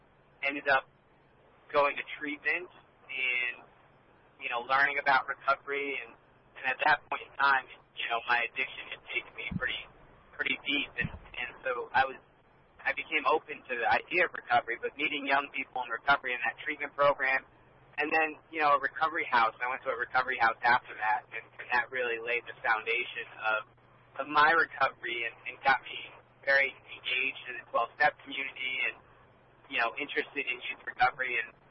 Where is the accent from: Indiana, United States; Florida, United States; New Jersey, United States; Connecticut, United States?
Connecticut, United States; I grew up in Connecticut and got very addicted very quickly in my adolescence